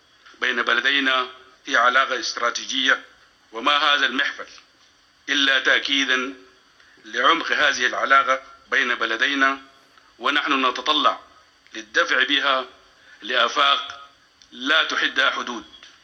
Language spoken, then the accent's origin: Arabic; Sudan; مساندة أي مشروع للتفاهم بيننا كسودانيين. إن بلدنا بلد متعدد الإثنيات والأعراق، متعدد الأديان والثقافات